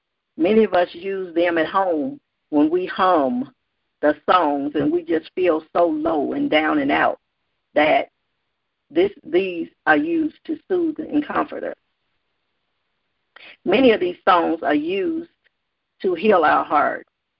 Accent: Louisiana, United States; While growing up in Louisiana, I would hear elderly people say that some of the most beautiful people had ugly ways.

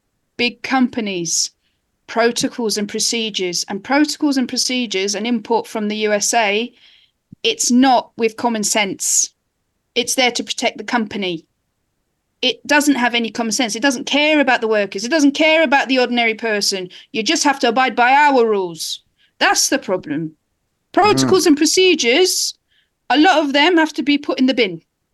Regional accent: London, United Kingdom; I'm a Londoner. I will tell you.

